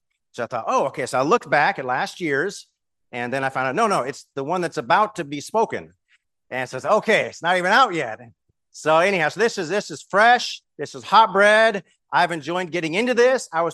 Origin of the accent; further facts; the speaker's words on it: Oklahoma, United States; I'm from Oklahoma, which is a state right in the middle of the United States, right above Texas.